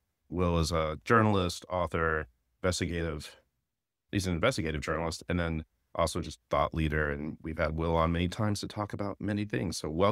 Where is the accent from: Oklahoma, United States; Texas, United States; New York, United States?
Texas, United States; Dallas; I'm also from Dallas, Fort Worth.